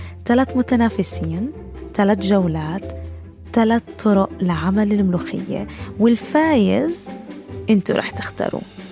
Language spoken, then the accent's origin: Arabic; Nablus, West Bank, Palestine; تذكرت لما كنت صغيرة بنابلس بفلسطين،